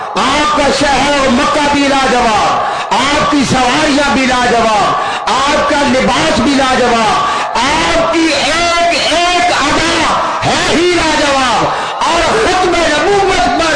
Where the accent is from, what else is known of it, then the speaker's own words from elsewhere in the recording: Chawinda, Punjab, Pakistan; میرا تعلق چونکہ چرنڈا سے ہے، چرنڈا ایک سرحدی قصبہ ہے، چرنڈا وہی قصبہ ہے جہاں 1965 میں ہندوستان نے 550 ٹینک کے ساتھ اس بارڈر پہ حملہ کیا تھا